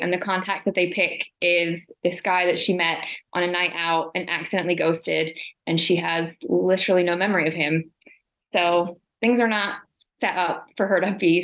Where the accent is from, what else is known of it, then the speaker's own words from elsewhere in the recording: Baltimore, Maryland, United States; now in London, United Kingdom; My pronouns are she, her. I grew up in Baltimore in the U.S., but I currently live in East London.